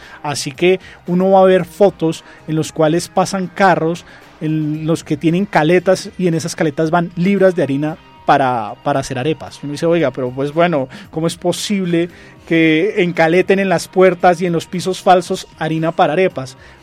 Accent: Colombia; Porque en este momento somos los colombianos los que hemos prohibido el paso

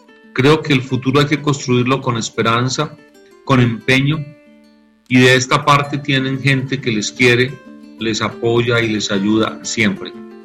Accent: Colombia; now in Venezuela; Yo, siendo colombiano, y me siento muy contento de ser colombiano, he aprendido a ser venezolano también en esta gran crisis.

